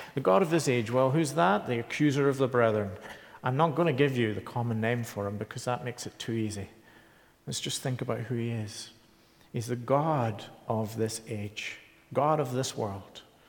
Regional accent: Ireland; now in Edinburgh, United Kingdom; my experience as an Irishman in Scotland, in Edinburgh

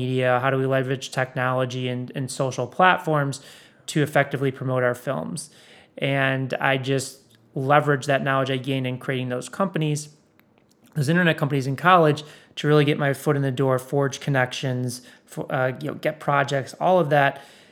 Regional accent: Chicago, Illinois, United States; So I grew up in Chicago, and you know, people often ask me, you know, when did I know I was an entrepreneur?

